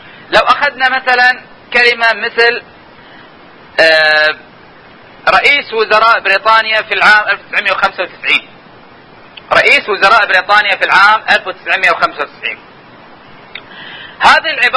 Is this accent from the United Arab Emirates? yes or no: no; Kuwait; لكن احنا عندنا في الكويت هذول كلهم يشيرون الى الشيخ سعد العبد الله.